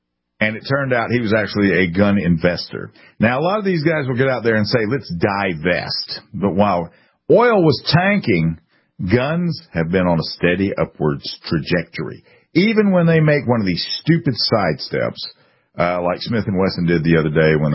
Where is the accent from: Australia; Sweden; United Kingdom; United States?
United Kingdom; England; I'm English too.